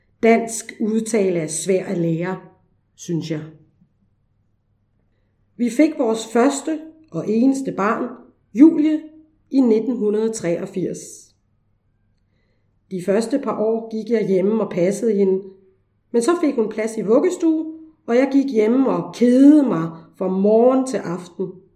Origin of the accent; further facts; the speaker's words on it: Marseille, Provence-Alpes-Côte d'Azur, France; Jeg er født og opvokset i Frankrig. Jeg er født i 1955 i Marseille, som er en stor by i det sydlige del af Frankrig.